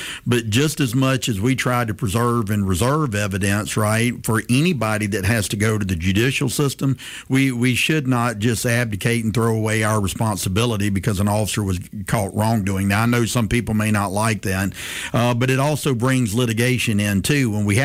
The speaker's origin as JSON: {"language": "English", "town": "Prichard", "region": "Alabama", "country": "United States", "tie": "born or raised there", "said": "I do believe, growing up poor, and we talked about that earlier, where I grew up in Pritchard, I did have a lot of love, faith, and discipline."}